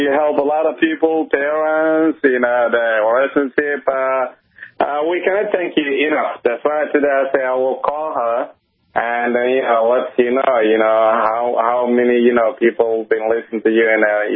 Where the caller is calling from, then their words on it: Detroit, Michigan, United States; I'm calling from Detroit, Michigan.